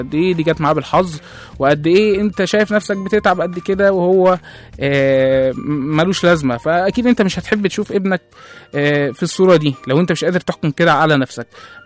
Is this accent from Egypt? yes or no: yes; Egypt; وفي اسر كتير عندنا في مصر بيتكسر عليها القاعدة دي